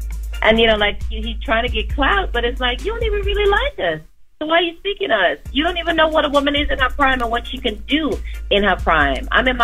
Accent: Trinidad & Tobago; I'm feeling blessed that I'm a Trinidadian

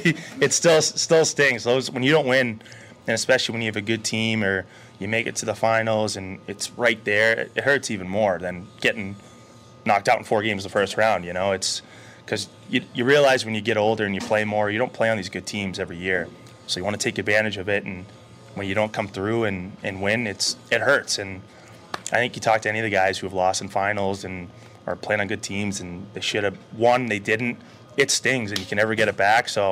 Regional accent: Boston, Massachusetts, United States; No, I'm from Boston. I'm from south of the city, half hour. So there's a part of Boston called Southy. But I'm from the south.

